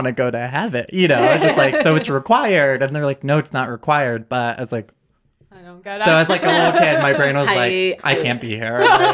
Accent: Dallas, Oregon, United States; also born or lived in Salem; Yeah, so I grew up in, kind of Dallas, which is really conservative, but in middle school we moved over to Salem, which is less conservative

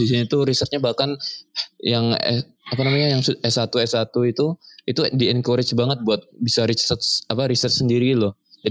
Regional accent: Indonesia; Kan karena mungkin aku lahir dan dibesarkan di Indonesia

